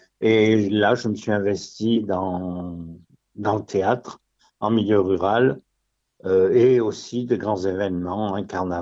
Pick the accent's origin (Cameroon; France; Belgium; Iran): France; Limoges, Nouvelle-Aquitaine; born there; Toute ma famille est du Puy, et moi, par accident, je suis né à Limoges, mais vraiment par accident